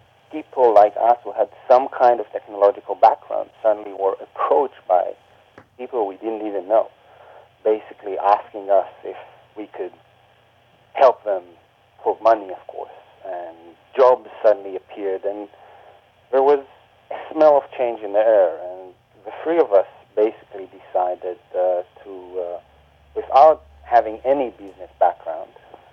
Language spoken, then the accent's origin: English; Israel; Well, living in Israel, or growing up in Israel in that period, a few things happened.